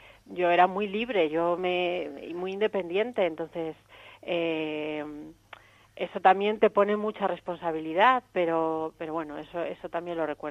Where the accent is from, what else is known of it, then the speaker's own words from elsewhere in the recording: Madrid, Community of Madrid, Spain; a Madrid y fue aquí ya donde encontré la siguiente oportunidad. Digamos, fue una vez de vuelta en mi ciudad de origen donde encontré lo siguiente.